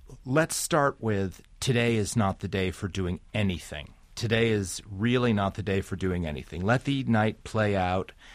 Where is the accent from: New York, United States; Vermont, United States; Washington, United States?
Vermont, United States; I grew up in Vermont, and you know what's very popular there